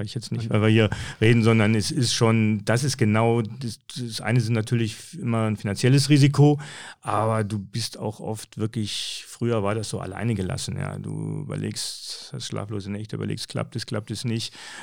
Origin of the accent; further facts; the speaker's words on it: Berlin, Germany; also born or lived in Franconia / Stuttgart; now in Aachen, Germany; Ich bin in der Nähe von Nürnberg geboren in Franken und dann in Berlin aufgewachsen. Von Berlin wieder zurück nach Franken, nach Stuttgart und dann seit 75 in Aachen